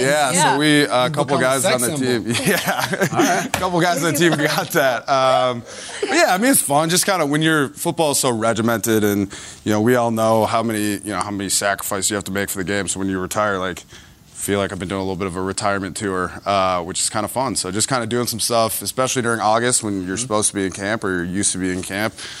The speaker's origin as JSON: {"language": "English", "region": "Minnesota", "country": "United States", "said": "Well, it was fun for me because I'm from Minnesota, and it was in Minneapolis."}